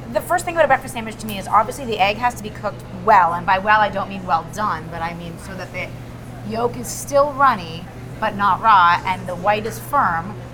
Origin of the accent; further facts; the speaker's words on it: Toronto, Ontario, Canada; Growing up in Toronto, there was a place from as far back as I can remember